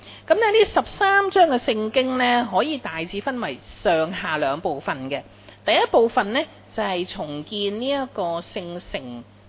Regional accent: Hong Kong; 但是你千万不要以为他好像我们香港人那样，呵呵，我们香港人没有国家观念

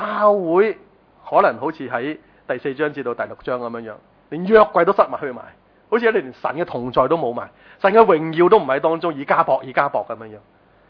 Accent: China; 就是我们中国人说，你泼开水怎样？覆水就难收

